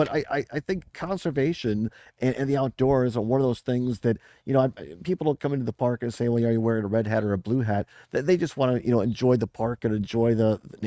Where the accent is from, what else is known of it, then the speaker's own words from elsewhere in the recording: Richland Center, Wisconsin, United States; Now, see, I grew up in Richland Center, and of course we have Boaz